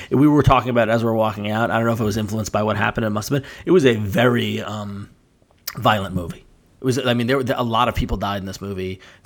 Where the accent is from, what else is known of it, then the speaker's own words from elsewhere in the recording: New York, United States; also born or lived in San Francisco; I grew up on Long Island. I spent a lot of time in New York City itself as a kid, you know, in a metropolitan area. You know, I lived in San Francisco for 5 years.